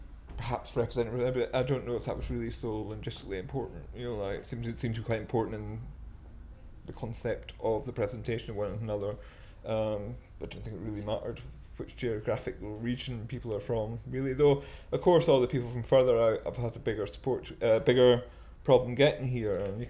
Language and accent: English; Scone, Scotland, United Kingdom; I'm from Perthshire, Scotland. Grew up in a very large village called Scooton. It's really a satellite town of Perth. Though romantically, I think myself come from Logiamond, because that's where my mother's from.